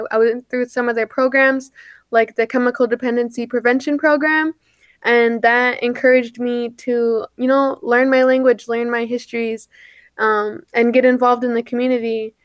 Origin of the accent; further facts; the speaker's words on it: Lac du Flambeau, Wisconsin, United States; I'm Bear Clan from Lac de Flambeau, Wisconsin.